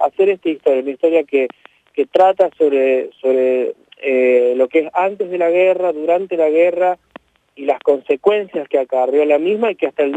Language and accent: Spanish; Argentina; Es un tema que, como un argentino más, me apasiona.